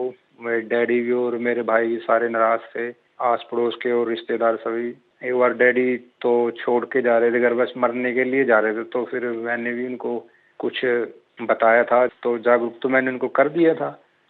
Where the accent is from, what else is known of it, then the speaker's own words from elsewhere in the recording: Tohana, Haryana, India; मैं हरियाणा में टोहाना का रहने वाला हूँ, फतेहाबाद डिस्ट्रिक्ट में। मैम ये हमारा जो शहर है पंजाब और हरियाणा के बॉर्डर के पास ही पड़ता है